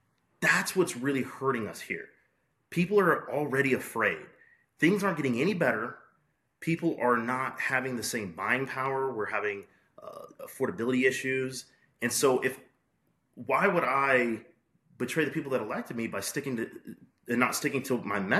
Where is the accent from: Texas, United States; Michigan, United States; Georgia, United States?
Texas, United States; I can only say that me as a Texan and as a hardworking man, I know that hard work paid off because I stayed local.